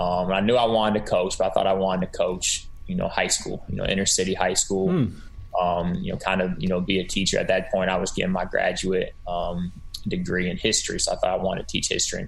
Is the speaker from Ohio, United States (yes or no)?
yes; Oxford, Ohio, United States; I grew up in a small town just north of Cincinnati, Ohio, called Oxford, Ohio.